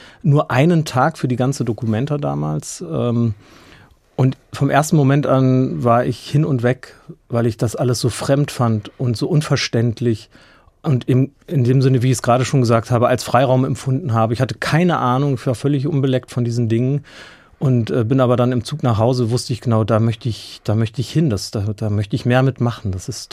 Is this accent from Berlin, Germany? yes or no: no; Norden, Lower Saxony, Germany; dass Norden, wo diese Orgel steht, mein Geburtsort ist, auch mein Heimatort ist, mit dem ich bis heute sehr, sehr eng verbunden bin.